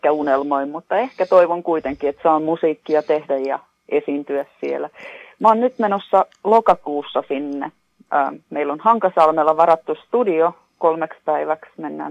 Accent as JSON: {"language": "Finnish", "town": "Hyvinkää", "region": "Uusimaa", "country": "Finland", "tie": "born or raised there", "also_born_or_lived": "Tampere", "moved": "yes", "said": "Mä oon alun perin Hyvinkäältä. Mä oon syntyisin Hyvinkäältä, mutta Tampere on viimeinen paikka, missä mä Suomessa asuin."}